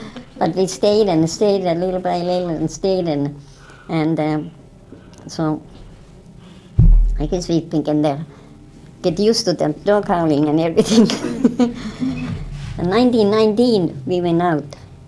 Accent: Butte, Montana, United States; also born or lived in Iditarod; now in Fairbanks, United States; We come from Butte, you know, we come from 1913 it was when we come to Iditarod, and then we come from Iditarod when the Second World started, 41.

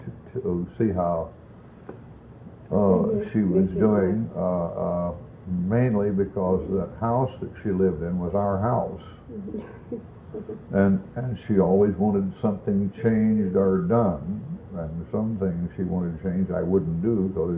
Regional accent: Oklahoma, United States; And I was raised in Oklahoma.

